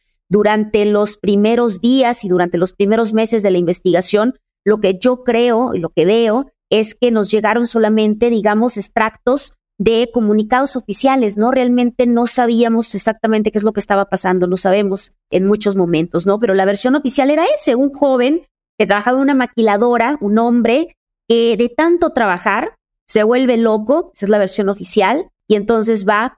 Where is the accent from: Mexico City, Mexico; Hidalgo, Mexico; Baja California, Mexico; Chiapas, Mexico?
Baja California, Mexico; Tijuana; yo me interesé porque justamente soy de Tijuana, Baja California.